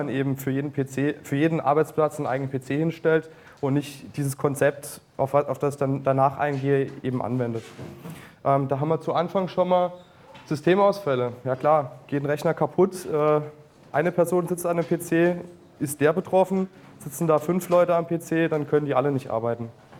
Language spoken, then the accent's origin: German; Zweibrücken, Rhineland-Palatinate, Germany; ich komme aus Zweibrücken, studiere dort an der FH Kaiserslautern